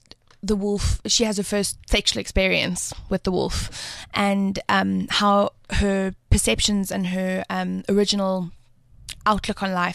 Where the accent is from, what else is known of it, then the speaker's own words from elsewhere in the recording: Johannesburg, Gauteng, South Africa; So I'm from Joburg, born and bred here.